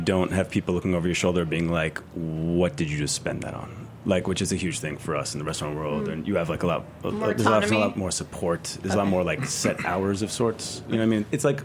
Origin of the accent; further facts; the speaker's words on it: Brooklyn, New York, United States; I grew up in Sheepshead Bay, Brooklyn for a long time.